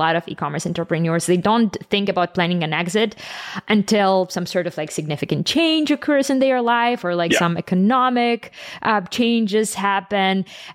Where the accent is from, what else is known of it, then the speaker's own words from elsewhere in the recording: Ukraine; also born or lived in Toronto; I'm an outsider. I'm like from Ukraine, lived in Toronto for a bit